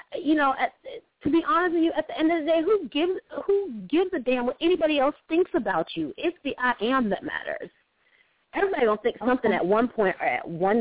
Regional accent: Atlanta, Georgia, United States; You know, I'm from Atlanta, and I'm loving … right now.

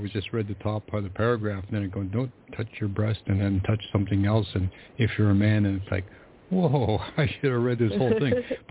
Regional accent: Canada; And he says, Americano? And I said, no, I'm Canadian. And he goes, oh, Canadiano, go ahead.

